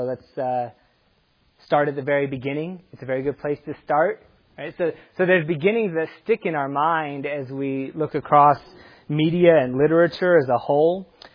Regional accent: Temple, Texas, United States; I'm from Temple, Texas.

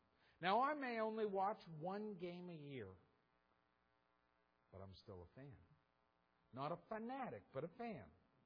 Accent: Massachusetts, United States; When I grew up in Massachusetts, my grandfather, when I was a little boy, was a Red Sox fan.

